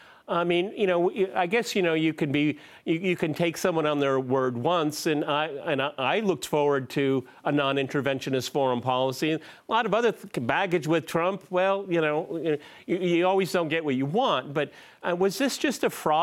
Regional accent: United States; You know, Janine, it's growing up in America, we were never explained why we hate countries.

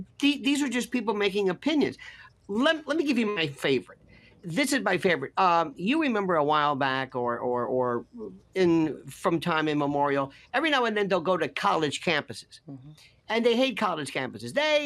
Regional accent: United States; I'm an American, damn it.

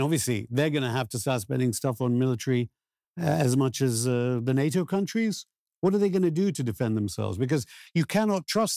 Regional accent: United Kingdom; I mean, I'm from Britain.

